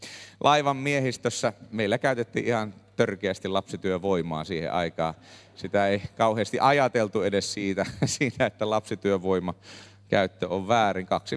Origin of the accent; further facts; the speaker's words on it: Indonesia; olin lapsuuteni kasvanut Indonesiassa, niin kasvoin lähetyslaiva Ebenezerillä.